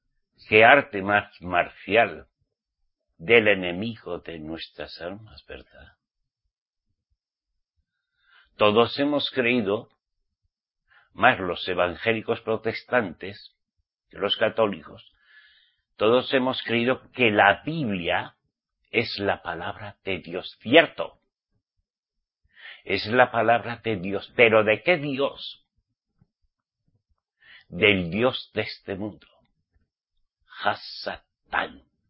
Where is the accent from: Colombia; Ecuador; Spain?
Spain; Pamplona, Navarre; en mi país, en mi tierra, Pamplona, Navarra, ahí hacían a los curas.